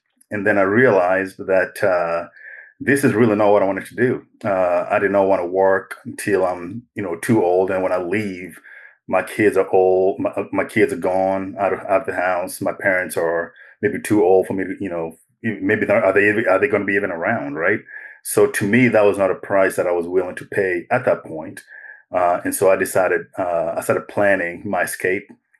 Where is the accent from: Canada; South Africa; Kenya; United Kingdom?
Kenya; moved away as an adult; now in United States; I was born overseas. I was born and raised in Kenya. And my family moved to the United States when I was 18. This is in 1998. I had just finished high school. We settled in Knoxville, Tennessee.